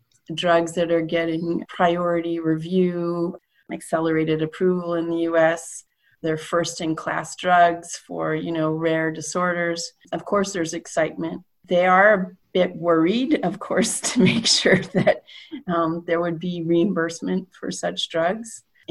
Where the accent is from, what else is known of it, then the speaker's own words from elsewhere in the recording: Canada; as a Canadian citizen, person who, as a patient, as a potential patient, as a potential caregiver, and as a businesswoman, have concerns